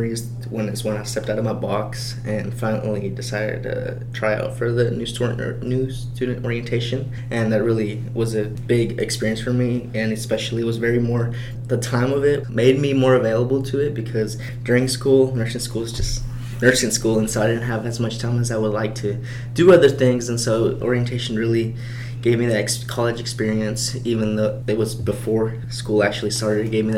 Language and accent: English; Clarksville, United States; I'm a senior. I'm from Clarksville. I'm a nursing major